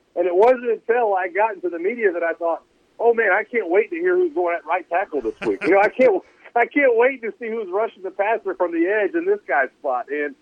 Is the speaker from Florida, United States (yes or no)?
yes; Florida, United States; It's hot in Georgia. It's hot in Alabama. I grew up in Florida. It's hot down there.